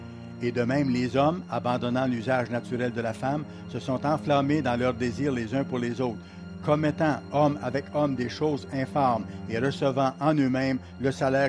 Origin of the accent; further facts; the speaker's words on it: Brisbane, Queensland, Australia; J'ai grandi à Brisbane, en Australie, durant les années 1940 et 50.